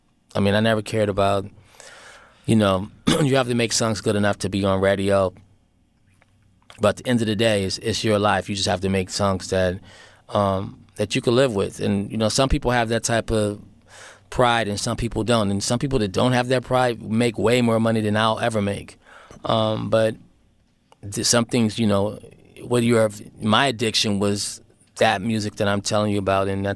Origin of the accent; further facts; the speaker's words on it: Oakland, California, United States; being from the Bay Area. We had very good extensive training from, you know, growing up in Oakland